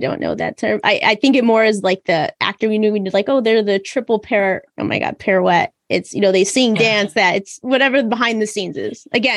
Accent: United States; and they want to take pictures with me because I'm from America.

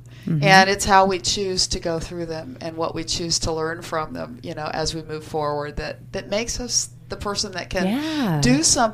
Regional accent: Norman, Oklahoma, United States; born there; also born or lived in Tulsa, United States; Well, I was born in Norman, Oklahoma.

